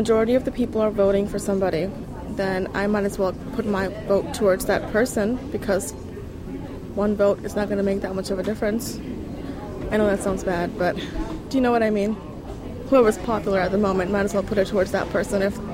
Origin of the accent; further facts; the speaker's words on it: Bahrain; I'm 20. I grew up in the Middle East, Bahrain. It's an island off the shore of Saudi Arabia.